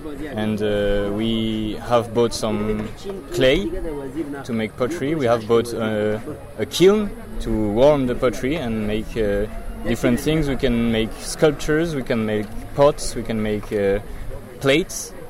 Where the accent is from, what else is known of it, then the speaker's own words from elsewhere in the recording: Geneva, Switzerland; and I am from Switzerland in Geneva.